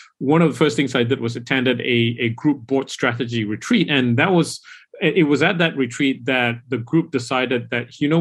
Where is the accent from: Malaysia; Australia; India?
Malaysia; moved away; I moved back to Malaysia, my home country. The country was where I was born.